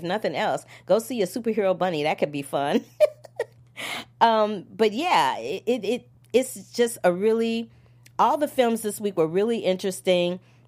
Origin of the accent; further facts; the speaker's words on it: St. Louis, Missouri, United States; Of course, I'm from St. Louis, so I got to hook up my homies.